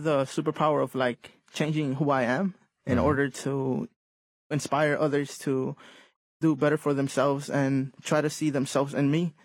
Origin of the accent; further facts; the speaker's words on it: Chicago, Illinois, United States; Or that I'm from Little Village, where I fell in love for the first time.